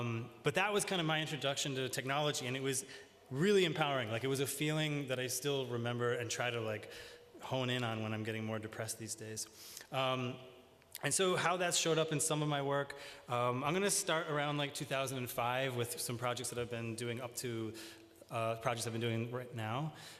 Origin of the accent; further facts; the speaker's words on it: United States; now in Paris, France; I'm an American. I'm living in Paris at the moment.